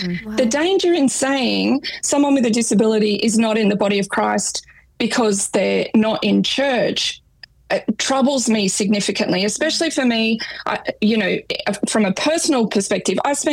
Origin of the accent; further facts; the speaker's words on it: Australia; accent: Australian; Don't ask me to say a word with R at the end, because I always have trouble when I'm in the United States and I ask for a glass of water, as we would say it in Australia, and no one understand